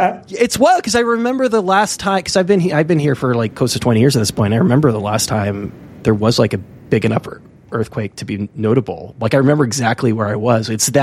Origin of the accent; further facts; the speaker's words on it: California, United States; I don't know if it's because I'm from California, but everyone was texting me about it.